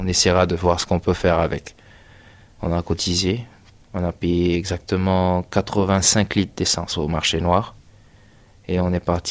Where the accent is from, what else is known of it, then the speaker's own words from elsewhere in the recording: Guinea; J'ai parlé en soussou. Le soussou, c'est un peu la langue nationale dans le pays. La Guinée Kanana, je suis guinéen.